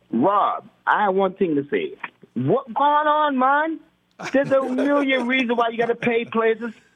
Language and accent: English; Christiansted, U.S. Virgin Islands; I'm from the Virgin Islands, St. Croix, Christensen.